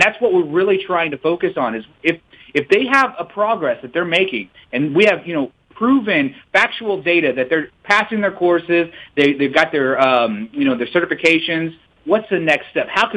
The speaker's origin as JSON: {"language": "English", "region": "Missouri", "country": "United States", "tie": "born or raised there", "said": "Born and raised in Missouri, been all over the world."}